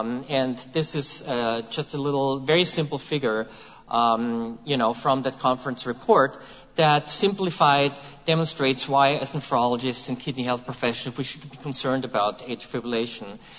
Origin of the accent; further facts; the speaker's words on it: Vienna, Austria; I'm citing a very nice paper from my hometown, that's Vienna, Austria